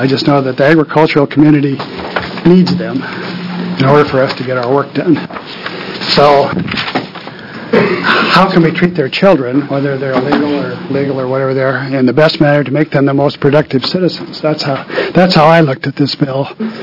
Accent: Oregon, United States; I'm a Republican from Northeast Oregon

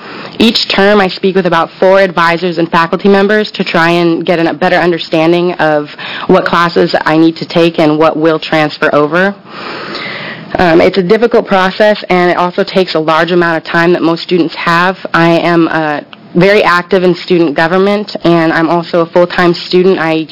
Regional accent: Portland, Oregon, United States; I'm a born and raised Oregonian. I grew up in Northeast Portland in the Park Rose District

